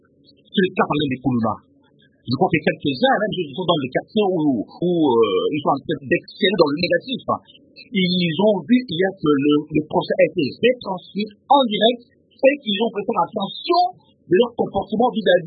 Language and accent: French; Cabinda, Angola; Je devrais rentrer chez moi à Cabinda